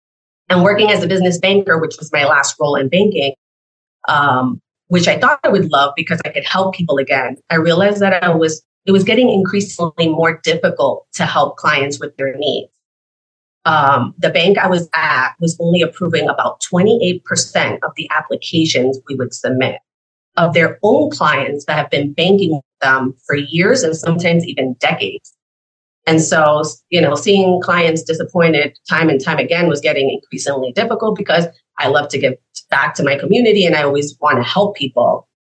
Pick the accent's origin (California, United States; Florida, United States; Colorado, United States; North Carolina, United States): Florida, United States; also born or lived in New York; I was born in New York, but I've been down here my whole entire adult life. I came down here for high school, and I claim I'm a Floridian.